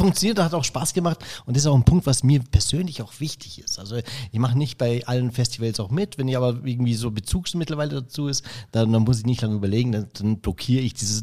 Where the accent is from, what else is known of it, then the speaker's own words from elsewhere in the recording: Eching, Bavaria, Germany; Ich komme aus der Gegend. Also ich bin aus in der Nähe von Eching, also bei Freising, also im Prinzip lokal sozusagen. Ich bin jetzt eine halbe Stunde von hier entfernt.